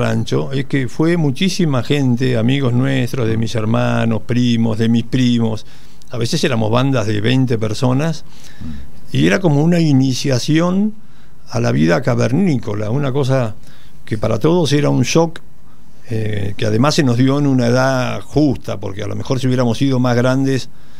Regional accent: Acasuso, Buenos Aires Province, Argentina; moved away; Y nosotros llegamos, imagínate, éramos de Acasuso, San Isidro, éramos unos papanatas que solamente sabíamos, no sé, prender el fuego como de la hornalla, ¿entendés?

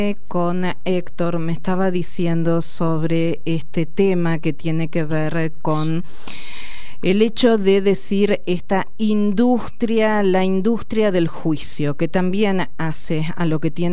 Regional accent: Carlos Casares, Buenos Aires Province, Argentina; born there; yo nací en Carlos Casares, provincia de Buenos Aires, soy de los pagos de Felisa Micheli

